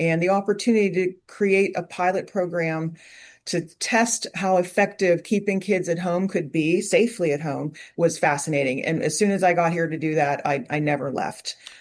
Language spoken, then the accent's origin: English; Pennsylvania, United States; I grew up in a rural area, Latrobe, between Latrobe and Crabtree. So it was very rural, which was a great childhood with all the woods and doing all those nature things.